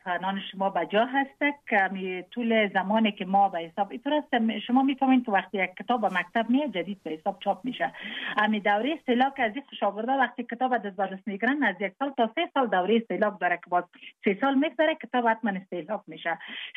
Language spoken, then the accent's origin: Persian; Jowzjan, Afghanistan; چون متولد ولایت جوزجان هستم.